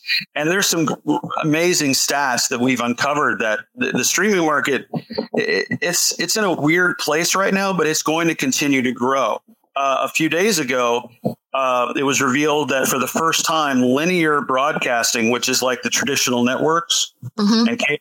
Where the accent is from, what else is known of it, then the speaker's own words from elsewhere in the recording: Florida, United States; I grew up in South Florida. So I knew what mosquitoes were like when I was a kid.